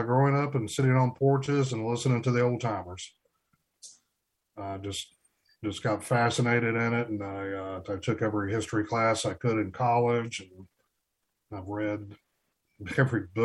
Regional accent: North Carolina, United States; Growing up in Hayward County, I'm sure you're aware of the connection mountain folks have with their gardens.

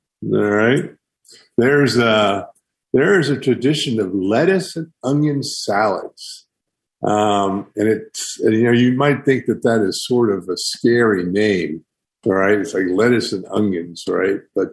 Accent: Great Smoky Mountains, United States; And growing up in the Smokies, having a community meals from food that you'd pick yourself was incredibly important.

